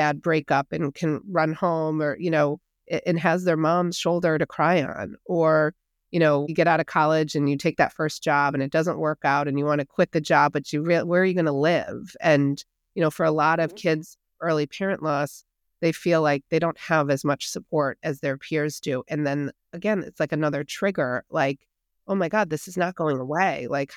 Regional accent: Hartford, Connecticut, United States; I grew up in Hartford, Connecticut

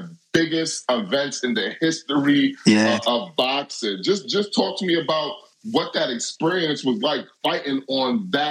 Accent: Brooklyn, New York, United States; Hey, listen. I'm from Brooklyn myself. I'm from Bed-Stuy.

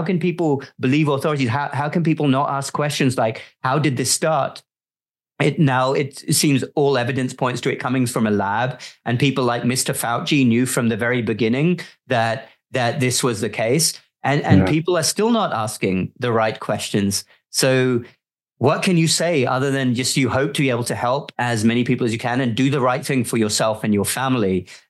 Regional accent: London, United Kingdom; now in United States; I was born in London and grew up in the UK, but I'm now a dual citizen.

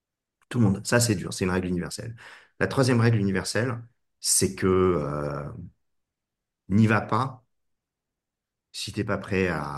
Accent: France; moi, je suis français et aux États-Unis

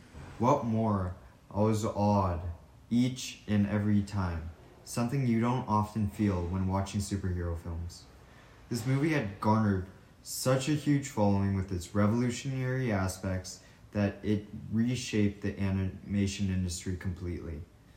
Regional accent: Seattle, Washington, United States; also born or lived in New York; Being born in New York and growing up in Seattle, I've honestly identified with urban settings

